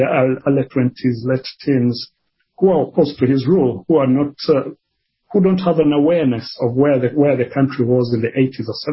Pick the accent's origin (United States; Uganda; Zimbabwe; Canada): Uganda; Kampala, Central Region; moved away as an adult; now in United Kingdom; I was born in Uganda, in Kampala, which is the capital city, at Mulago Hospital. And I did study there. I grew up there, had my education there, primary school, secondary, and university. Grew up there.